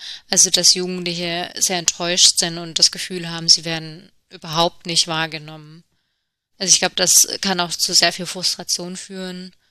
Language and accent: German; Neckarsulm, Baden-Württemberg, Germany; ich komme auch selber aus dem Landkreis, also aus Neckarsulm, und von daher kann ich das auch gut verbinden, so ja, wie ich aufgewachsen bin.